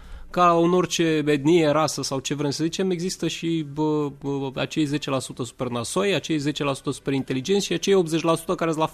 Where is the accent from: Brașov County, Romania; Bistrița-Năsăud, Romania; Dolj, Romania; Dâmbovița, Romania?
Brașov County, Romania; Brașov; now in Bucharest, Romania; Eu am copilărit la Brașov.